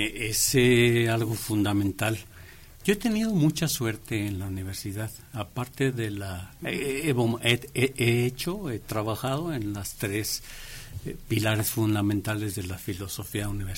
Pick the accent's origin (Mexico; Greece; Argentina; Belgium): Mexico; León, Guanajuato; No, soy de León, Guanajuato. Uh-huh. Estudié aquí en la Universidad Autónoma de Aguascalientes, sí. La licenciatura. Soy el menor de 8 hermanos, uh-huh. Una familia grande.